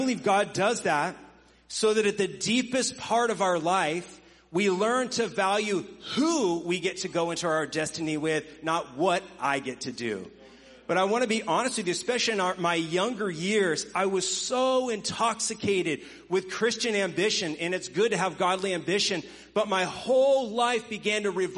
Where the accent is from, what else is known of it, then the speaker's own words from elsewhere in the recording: Florida, United States; moved away as an adult; I grew up in Florida, and I was moved to Washington State. So 3,000 miles away from home